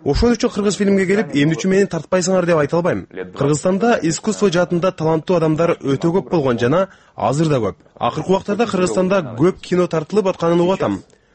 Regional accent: Chardzhou, Lebap Region, Turkmenistan; moved away; also born or lived in Bishkek, Kyrgyzstan / Uzbekistan / Tashkent, Uzbekistan; Мен Бишкекке төрөлгөм. Балалыгым Туркменистанда, Чаржоодо өткөн. Өспүрүм курагымда Өзбекистанда жашап, мектепти Быстровкадан бүттүм. Студенттик курагым Ташкентте өттү.

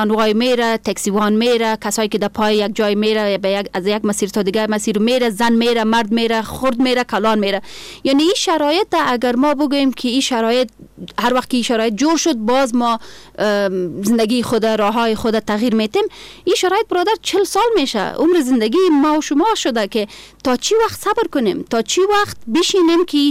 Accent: Afghanistan; کل ما افغان هستیم، به این باید فخر کنیم.

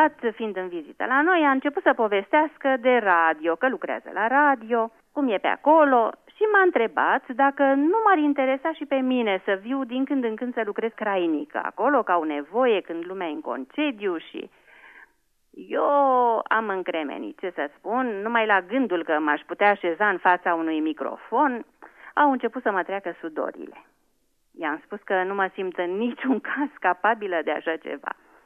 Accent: Bucharest, Romania; moved away as an adult; now in Germany; am plecat din România și mi-am lăsat acolo toți prietenii și Bucureștiul meu iubit

